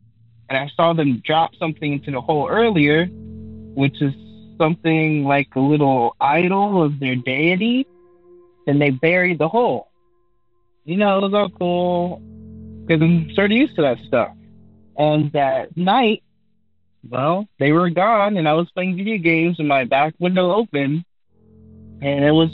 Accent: Florida, United States; I'm from Florida. So this happened to me in Miami.

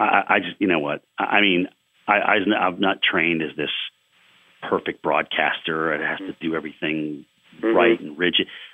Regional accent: Vermont, United States; also born or lived in Connecticut; So even though I really consider Vermont my home state and the state I grew up in, that's Red Sox Nation.

